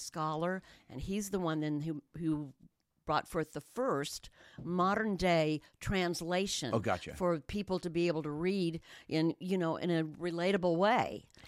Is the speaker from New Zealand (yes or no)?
no; Moffat, Scotland, United Kingdom; from Moffat, Scotland, originally. And so